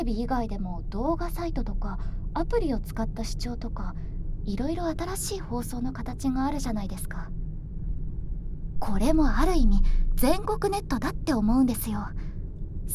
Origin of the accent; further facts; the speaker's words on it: Kyushu, Japan; 私、地元が九州が大好きなんです。